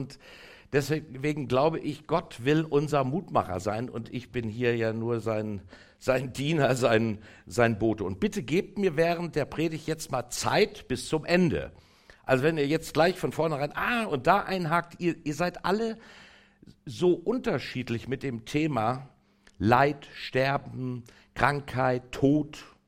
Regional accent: Gütersloh, North Rhine-Westphalia, Germany; born there; ich komme aus Ostpreußen, das heißt, ich bin hier geboren in Gütersloh, aber meine Eltern, die ganze Sippe, kommt aus Ostpreußen.

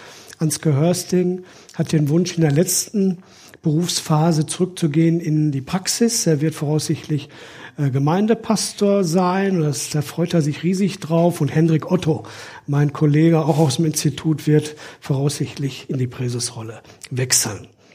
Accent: Extertal, North Rhine-Westphalia, Germany; Ich komme aus Extertal übrigens.

